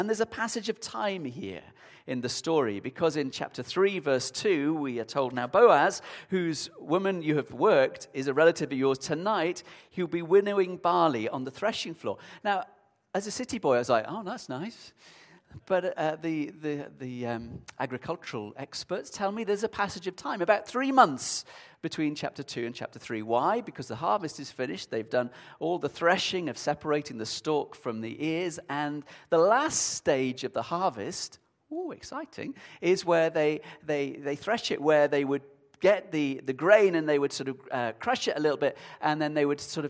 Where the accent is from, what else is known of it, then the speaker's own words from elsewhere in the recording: Sheffield, Yorkshire and the Humber, United Kingdom; maybe it's because I'm a city boy at heart, growing up in Sheffield.